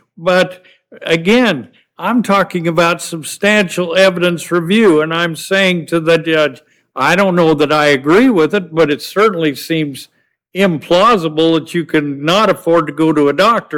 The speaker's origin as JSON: {"language": "English", "region": "Idaho", "country": "United States", "said": "because I'm from Idaho and don't say these very well at all"}